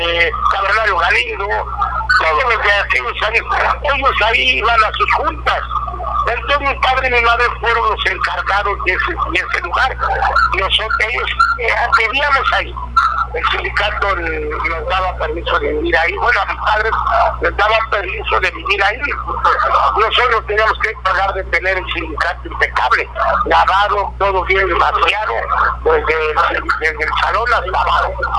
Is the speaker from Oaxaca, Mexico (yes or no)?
no; Mexico City, Mexico; No, yo soy de la Ciudad de México.